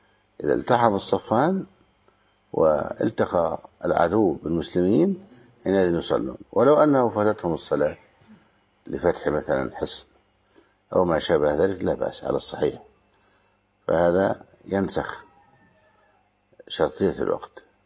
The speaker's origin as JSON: {"language": "Arabic", "country": "Egypt", "said": "يعني نحن الآن في مصر، في بلدنا مصر، حفظه الله من كل سوء وبلاد المسلمين"}